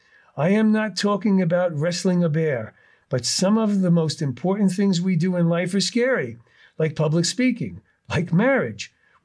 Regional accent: New York City, New York, United States; I grew up in New York City, and the school in my neighborhood was a school 1 through 8, grades 1 through 8.

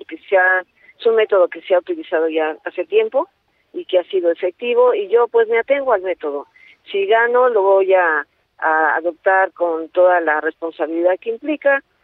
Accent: Morelos, Mexico; soy de Morelos

